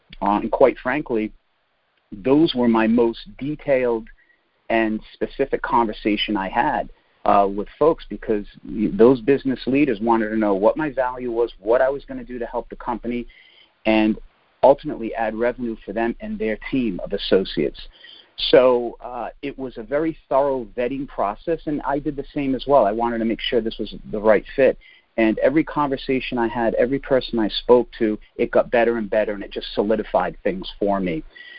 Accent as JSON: {"language": "English", "region": "Rhode Island", "country": "United States", "said": "So basically, I'm from Rhode Island. I went to high school and the University of Rhode Island here, graduated there in 1991."}